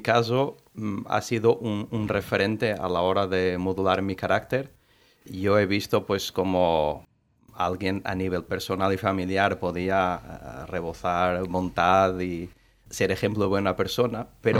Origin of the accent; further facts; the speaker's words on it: Póvoa de Varzim, Porto District, Portugal; Muelle Sur de Povo de Varzim, mi pueblo natal.